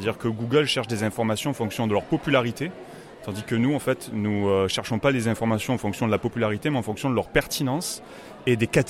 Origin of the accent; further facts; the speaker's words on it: Marseille, Provence-Alpes-Côte d'Azur, France; Moi je suis un enfant du pays. Je suis né de parents marseillais, grands-parents marseillais qui parlaient le marseillais. Voilà, on m'a souvent dit en fait que j'avais, quand je montais dans les hautes instances parisiennes, que j'avais un accent.